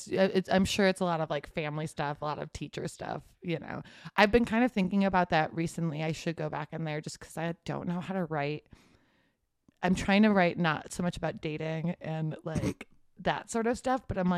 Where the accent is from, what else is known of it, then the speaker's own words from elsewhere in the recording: Arlington Heights, Illinois, United States; That's like where I was born and grew up.